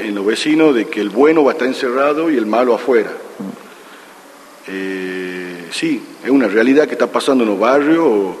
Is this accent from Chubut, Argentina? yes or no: no; Tucumán, Argentina; No lo orgullece como tucumano